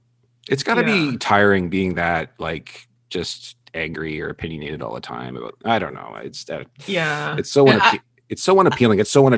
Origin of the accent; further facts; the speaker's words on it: Canada; I'm Canadian, like I'm supposed to care